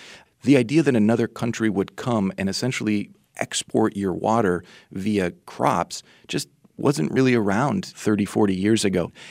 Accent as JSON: {"language": "English", "region": "Minnesota", "country": "United States", "tie": "born or raised there", "said": "I mean, I grew up in Minnesota, so I've seen a lot of hay grown."}